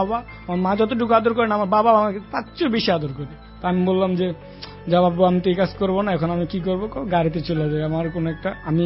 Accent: Chittagong, Chittagong Division, Bangladesh; কারণ আমার বাড়ি যত চট্টগ্রাম ছিল

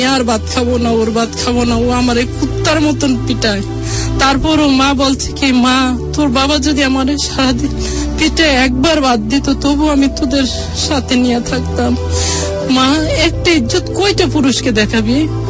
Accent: Dhaka, Dhaka Division, Bangladesh; আমি আমার ছোটবেলা কাটাইছি মগবাজারে, আমি লেখাপড়া করছি শেরেবাংলা স্কুলে

